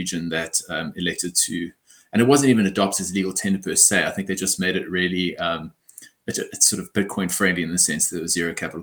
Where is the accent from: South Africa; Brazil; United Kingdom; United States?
South Africa; And obviously being, as you can hear, I'm South African